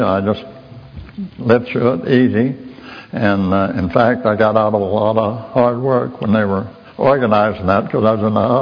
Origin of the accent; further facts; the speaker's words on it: Kansas City, Missouri, United States; I grew up in Kansas City